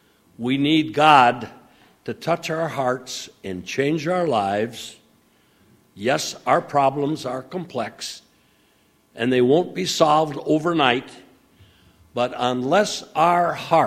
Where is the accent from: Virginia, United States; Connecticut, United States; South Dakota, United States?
South Dakota, United States; moved away as an adult; now in Indiana, United States; As some of you know, I grew up in South Dakota. And like comedian Herb Schreiner, I moved to Indiana just as soon as I heard about it.